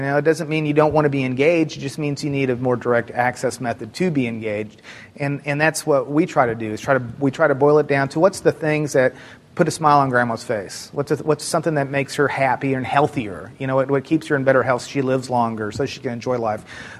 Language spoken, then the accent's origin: English; Houston, Texas, United States; Well, I know I'm from Houston